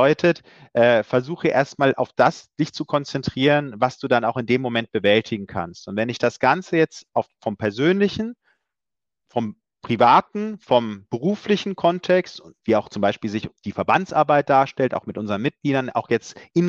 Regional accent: Germany; Ich komme ja auch aus dem Südwesten, also aus dieser Ecke.

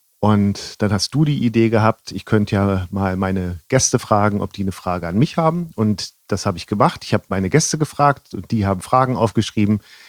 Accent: Northern Germany, Germany; now in Rosenheim, Germany; also ich bin ja aus Norddeutschland

